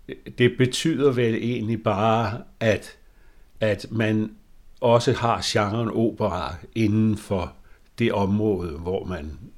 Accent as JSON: {"language": "Danish", "town": "Hørsholm", "region": "Capital Region of Denmark", "country": "Denmark", "tie": "born or raised there", "said": "Jo, altså jeg er født i Nordsjælland, i den by, der hedder Hørsholm."}